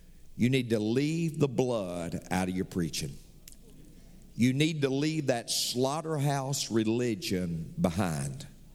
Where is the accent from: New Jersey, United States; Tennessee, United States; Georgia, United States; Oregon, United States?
Tennessee, United States; Yeah, see, I'm from Tennessee.